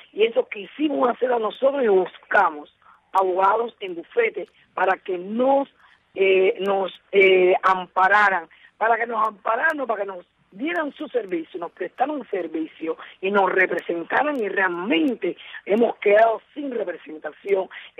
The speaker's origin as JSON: {"language": "Spanish", "country": "Cuba", "said": "como ciudadanos cubanos que somos."}